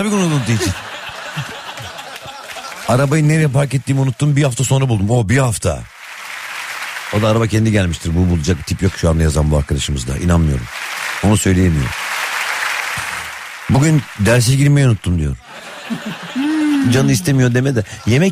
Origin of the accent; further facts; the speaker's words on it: Istanbul, Turkey; born there; İstanbul Bahçeşehir'de doğdum.